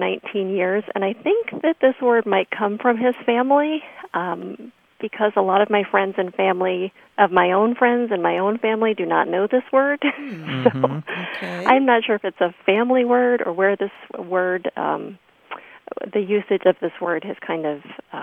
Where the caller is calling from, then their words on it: Traverse City, Michigan, United States; Hi, Martha. … I am calling from Traverse City, Michigan.